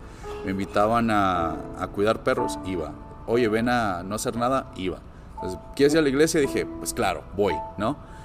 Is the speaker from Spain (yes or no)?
no; Ciudad Juárez, Chihuahua, Mexico; now in Guadalajara, Mexico; Tengo aproximadamente 10 años aquí en Guadalajara. Soy de Juárez, Chihuahua, donde hacen unos burritos muy, muy buenos.